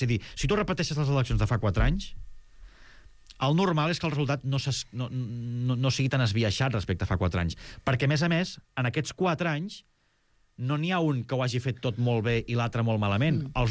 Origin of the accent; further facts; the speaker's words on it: Súria, Catalonia, Spain; No, home, jo sóc de Súria i...